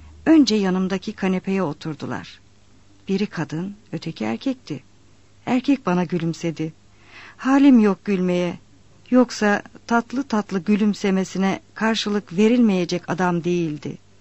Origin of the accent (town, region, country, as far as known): Lüleburgaz, Kırklareli, Turkey